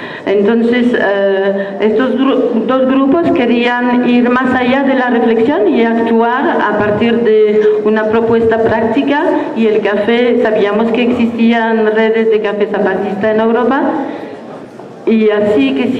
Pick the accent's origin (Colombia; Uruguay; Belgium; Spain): Belgium; Liège, Wallonia; Venimos de Bélgica, de la ciudad de Lieja